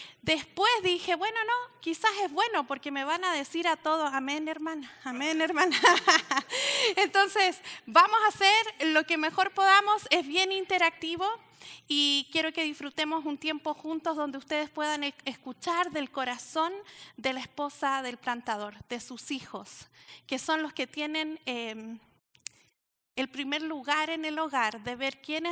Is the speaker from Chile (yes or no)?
yes; Chile; yo soy chilena, a morir.